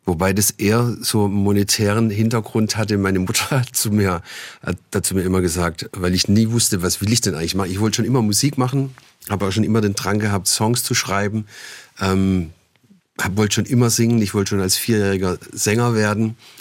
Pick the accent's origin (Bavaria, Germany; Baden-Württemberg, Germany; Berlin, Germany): Baden-Württemberg, Germany; Neuhausen; dass ich komme aus einem Ort im Enzkreis, der heißt Neuhausen, ist noch badisch, und Volker kommt aus Münklingen, das ist nur 3 Kilometer entfernt, aber schon im schwäbischen Bereich. Da sprechen die Leute auch schon ganz anders.